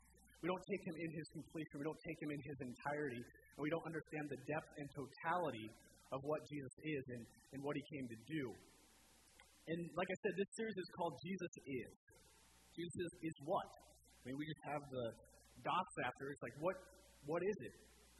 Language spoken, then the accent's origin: English; Montana, United States; also born or lived in California; But I was born in California, and I don't consider myself a Californian. I'm not a Californian. I don't like Californians. They can stay out of my woods. I'm a Montanan, misplaced by my parents.